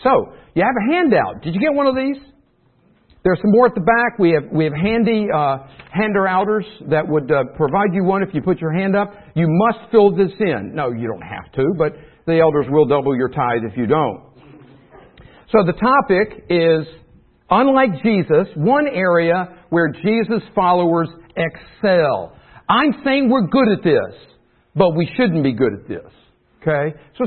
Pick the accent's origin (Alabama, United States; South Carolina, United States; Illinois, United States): South Carolina, United States; And I'm from South Carolina, taught theology for about 20 years.